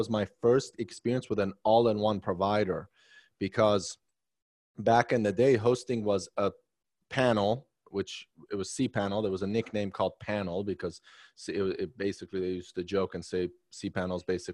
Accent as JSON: {"language": "English", "region": "Maryland", "country": "United States", "tie": "born or raised there", "said": "Yeah, so I was I grew up in Maryland. I was seven. And then I lived in Arlington for a while because we're in a tri-state area."}